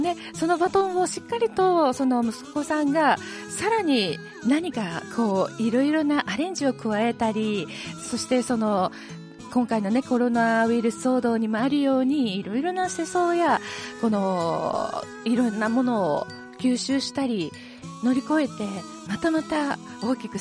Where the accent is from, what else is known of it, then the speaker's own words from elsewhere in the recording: Osaka, Japan; 大阪行った時に思うんですよ。自分は暮らしてた時はね、もう生まれ育ってるはずやのに